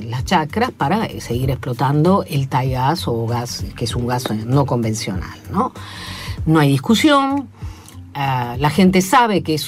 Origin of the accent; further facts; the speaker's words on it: Allen, Río Negro, Argentina; en el Alto Valle, y entre ellos en mi pueblo de origen, se llama Allen, hay una matriz frutícola casi centenaria